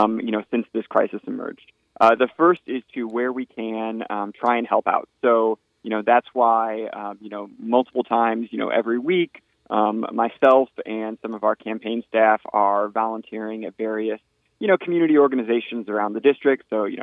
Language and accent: English; Indiana, United States; I'm born and raised in Northwest Indiana, so I'm from Porter County. Kind of grew up in a little bit of a political family over here.